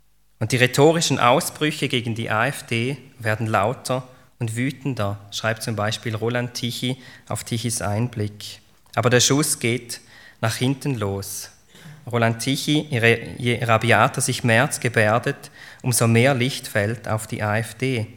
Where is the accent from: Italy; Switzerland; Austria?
Switzerland; Da halte ich mich als Schweizer sowieso raus.